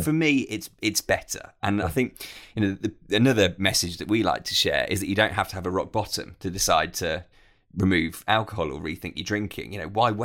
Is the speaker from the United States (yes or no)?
no; Birmingham, West Midlands, United Kingdom; I'm from Birmingham originally